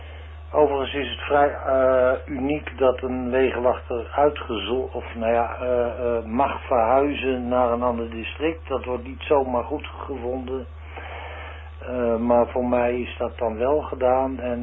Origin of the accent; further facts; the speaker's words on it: Utrecht, Netherlands; moved away as an adult; En ik ben ook een Utrechter, ik kom uit Utrecht, maar ik vond jullie provincie zo mooi. Ik denk nou, dan moet je ook maar eens een keer de stap nemen om mezelf hier in Friesland te gaan vestigen.